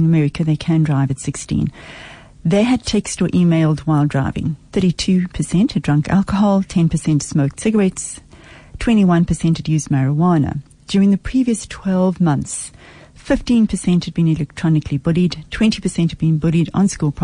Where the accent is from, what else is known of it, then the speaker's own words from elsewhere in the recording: Bloemfontein, Free State, South Africa; I grew up in Bloemfontein, right? And Brantford was down the road. And one of Winnie's comrades lived across the road from me.